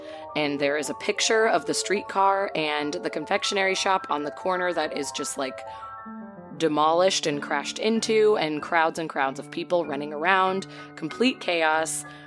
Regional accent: Canada; I'm Canadian, so this all makes sense.

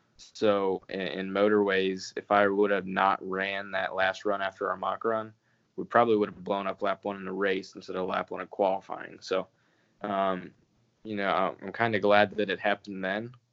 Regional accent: New York, United States; I'm from New York. That's almost an insult.

